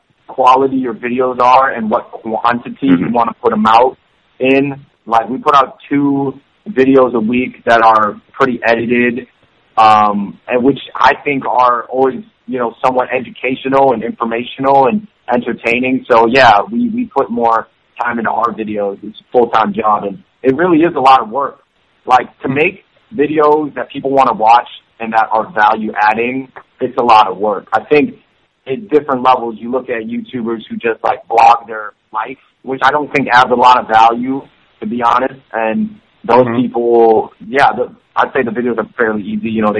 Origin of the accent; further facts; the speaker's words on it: Seattle, Washington, United States; I think we always liked entertainment, and we grew up in Seattle.